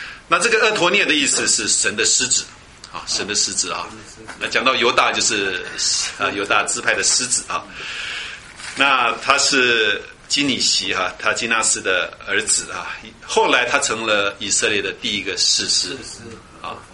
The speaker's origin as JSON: {"language": "Chinese", "country": "China", "said": "只是我们中国人常常把狗讲的是很不好啊"}